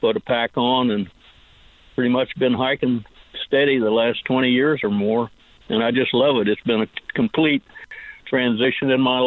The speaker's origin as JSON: {"language": "English", "region": "Missouri", "country": "United States", "said": "Folks ask me where I'm from. I tell them I'm from the Ozarks up in Missouri."}